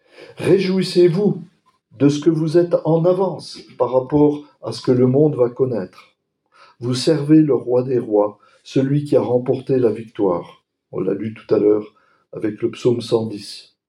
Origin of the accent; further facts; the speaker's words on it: Grand Est, France; Quand j'étais enfant, dans les Vosges, à 5 km du lieu où j'habitais